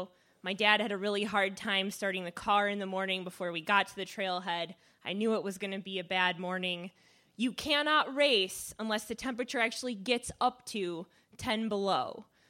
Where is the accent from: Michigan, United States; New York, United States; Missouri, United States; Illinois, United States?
Michigan, United States; Detroit; I'm white, but I'm from Detroit, so that tendency will always be there. anyway, so I grew up in Detroit, Michigan, right?